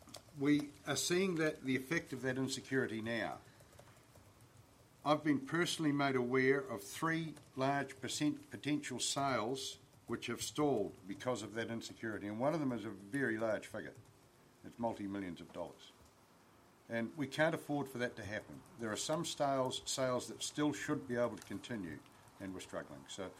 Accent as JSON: {"language": "English", "town": "Atirihua", "country": "New Zealand", "said": "from Atirihua and sitting currently as Chair of ORUG"}